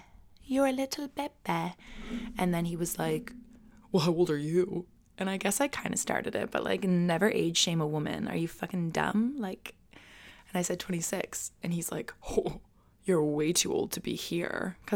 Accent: Kingston, Ontario, Canada; the amount of people who looked at me with pity in their eyes when I said I was from Kingston

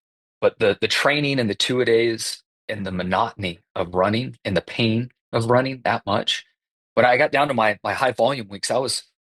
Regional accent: California, United States; I swam in high school when growing up in California, played water polo and swam, and our water sports were much more popular than football and baseball where I grew up.

